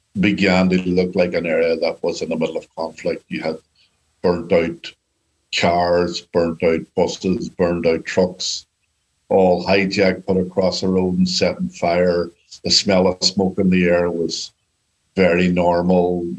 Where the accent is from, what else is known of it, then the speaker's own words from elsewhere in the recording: Derry, Northern Ireland, United Kingdom; Okay, well, I'm from Northern Ireland, and I live in a city called Derry, which is the fourth largest city in Ireland, and it's certainly the second largest city in Northern Ireland. And I've lived here all my life. I'm 61 years of age now. I was born in 1961.